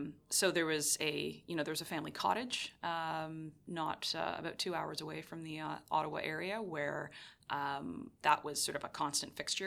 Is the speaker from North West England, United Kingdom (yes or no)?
yes; Manchester, North West England, United Kingdom; born there; also born or lived in Kingston, Jamaica / Europe / Southeast Asia; So I was born in Manchester back when we had a consulate there. And when I was 3 months old, my parents were cross-posted to Kingston, Jamaica. We were there for 2 years.